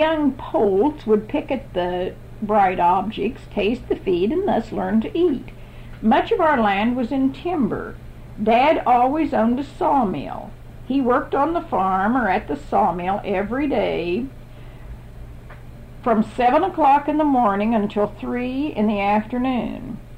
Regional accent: South Portsmouth, Kentucky, United States; also born or lived in Greenup; to city school, which was Greenup or South Portsmouth, depending on which dam Daddy was working at. I was graduated from South Portsmouth High School on May the 19th, 1932.

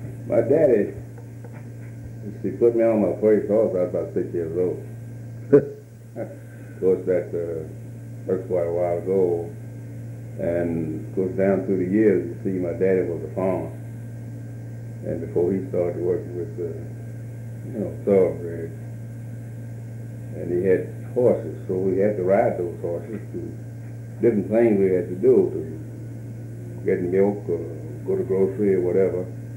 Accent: Maddoxtown, Kentucky, United States; my youth, my young days, I was raised right here in Maddoxtown in Fayette County.

